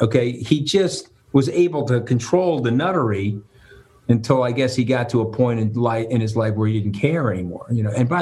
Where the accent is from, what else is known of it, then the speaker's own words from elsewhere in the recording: New York, United States; I had a root for the Yankees because I'm a New Yorker.